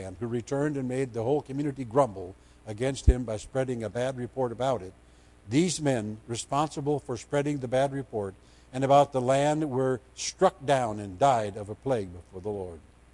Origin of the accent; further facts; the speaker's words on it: Iowa, United States; I grew up in Northwest Iowa, and Iowa has no pro sports teams